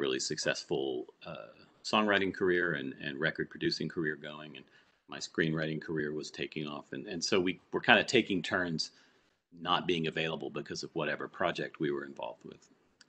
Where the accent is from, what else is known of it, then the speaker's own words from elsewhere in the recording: Baton Rouge, Louisiana, United States; I remember I grew up in Baton Rouge, Louisiana